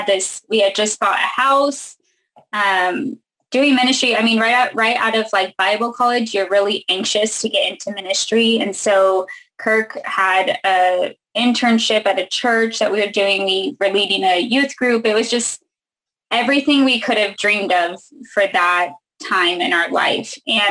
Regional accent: California, United States; I had never been to Oregon. I grew up in California.

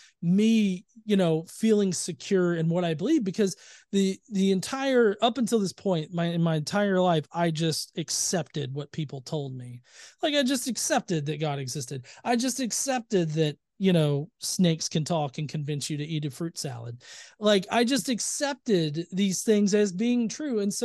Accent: the South, United States; growing up in the South in religious, you know, it kind of compliance is the thing that's kind of taught.

